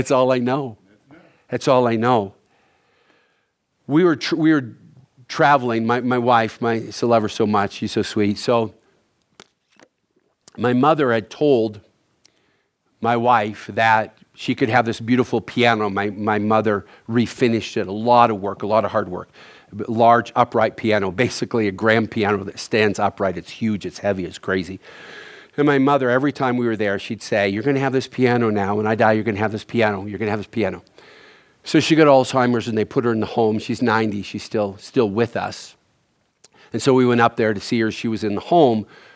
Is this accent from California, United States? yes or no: no; Maine, United States; And the only problem with that is that I grew up on the Canadian border in northern Maine.